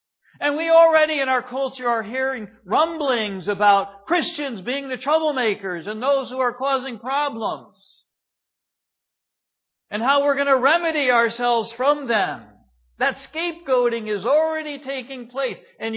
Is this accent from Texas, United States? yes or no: no; Troy, New York, United States; I'm from Troy, New York. There's a Shushan just up the road from us, just a couple of miles.